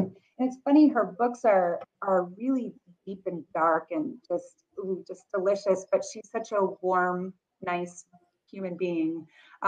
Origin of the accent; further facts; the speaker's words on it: Philadelphia, Pennsylvania, United States; It was really fun to read a book that was set in my hometown.